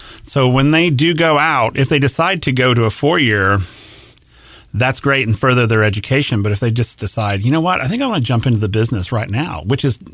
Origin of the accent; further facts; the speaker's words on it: Hempstead, Texas, United States; I grew up in a small town. I think my hometown was like 3,400 people.